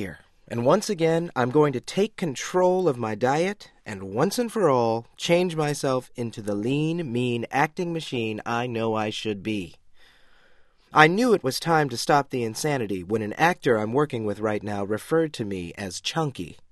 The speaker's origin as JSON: {"language": "English", "country": "United States", "said": "I'm an American."}